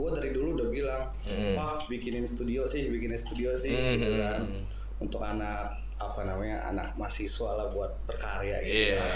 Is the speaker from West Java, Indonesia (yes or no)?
no; Serang, Banten, Indonesia; Nah, oke, kita berasal dari Serang ya.